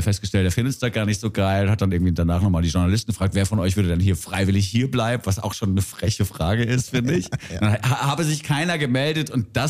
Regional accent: Germany; Unser Kanzler Friedrich Merz.

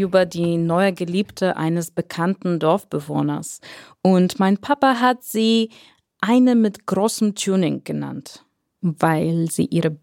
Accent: Bulgaria; German is a second language; bulgarische Realität gewöhnt. Und ich erlebe deswegen jedes Mal einen kleinen Kulturschock, wenn ich meine Heimat besuche.

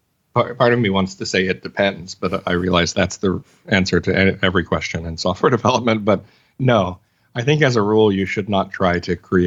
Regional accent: Arkansas, United States; I guess because I'm from Arkansas.

